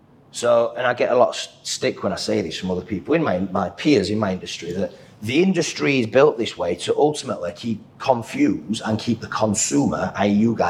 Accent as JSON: {"language": "English", "region": "Yorkshire and the Humber", "country": "United Kingdom", "said": "So I'm like a caveman, I'm a Yorkshireman, I'm a simple creature."}